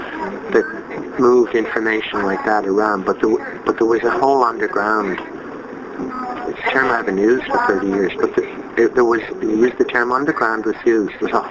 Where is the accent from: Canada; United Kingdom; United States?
Canada; Ontario; moved away; When my friend Jack and I came down here from Ontario, we were sure in 1970, 1971 that the whole society was going to collapse.